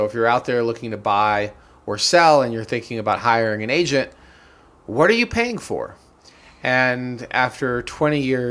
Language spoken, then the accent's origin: English; New York, United States; born there; As somebody who's also from the New York, well, I was born in the New York metro area.